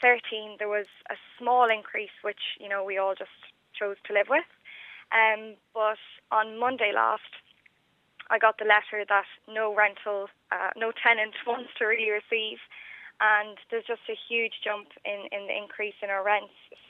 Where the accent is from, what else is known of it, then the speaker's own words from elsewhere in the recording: Connacht, Ireland; now in Dublin, Ireland; I'm not from Dublin. I'm from Roscommon originally, and I moved to Dublin nearly 3 years ago.